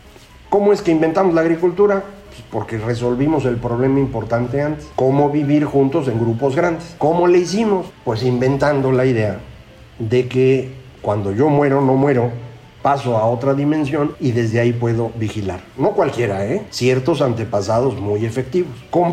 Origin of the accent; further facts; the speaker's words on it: Veracruz, Mexico; Y esos son también los que conocemos aquí en Guerrero, cuando yo soy de Veracruz, también ahí cerquita.